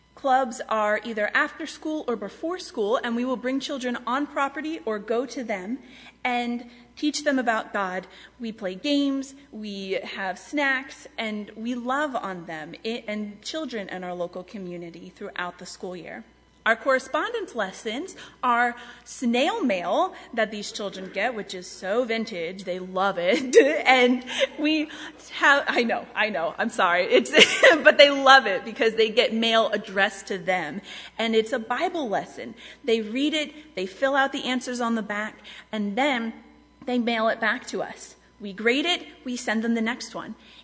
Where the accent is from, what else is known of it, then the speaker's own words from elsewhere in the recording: Pennsylvania, United States; now in Florida, United States; I moved down to Florida in 2021 and joined Camp Gilead in that year. But I am from Pennsylvania, so calling this Christmas is kind of weird to me.